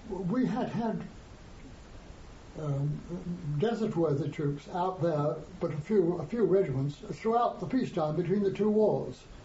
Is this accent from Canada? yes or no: no; India; I'm from India, of course